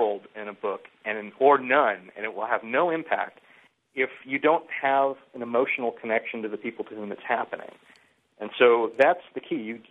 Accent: Hollywood, California, United States; I grew up in Hollywood, and so, you know, I've seen, you know, not relatively up close what happens if you are famous and or a genius.

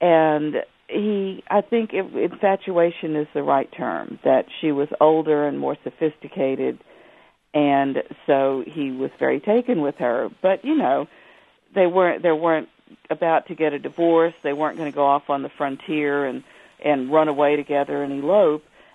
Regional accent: Danville, Illinois, United States; born there; I was born in Danville, Illinois.

